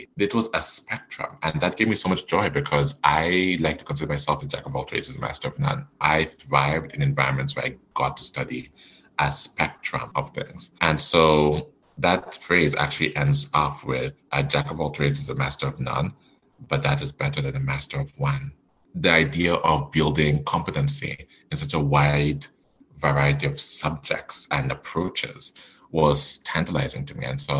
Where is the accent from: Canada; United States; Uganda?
Canada; Alberta; I guess first and foremost, I'd say I'm Franco-Albertan. I am not from Quebec. I'm actually from Alberta